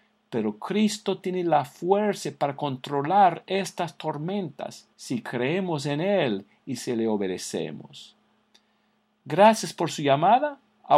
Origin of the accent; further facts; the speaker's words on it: Alabama, United States; Yo soy de Alabama, donde a veces hay tornados.